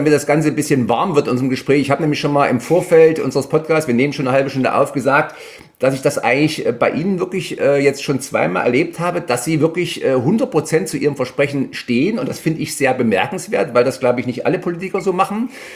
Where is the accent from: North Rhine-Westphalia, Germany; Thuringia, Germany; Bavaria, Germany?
Thuringia, Germany; Bad Langensalza; Sie waren gestern in meiner Heimat, Bad Langensalza und Schönheiligkreis.